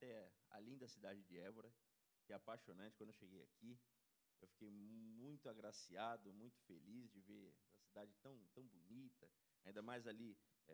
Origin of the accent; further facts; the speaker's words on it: São Paulo, Brazil; E eu sou de São Paulo